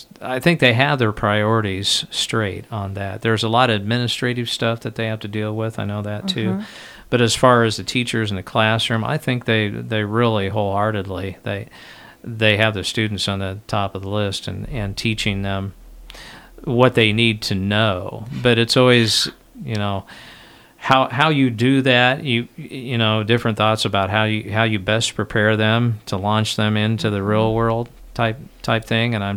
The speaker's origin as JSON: {"language": "English", "town": "Lincoln", "region": "Nebraska", "country": "United States", "tie": "born or raised there", "said": "Yeah, I grew up in Lincoln, so I know that, especially that side of town, pretty well."}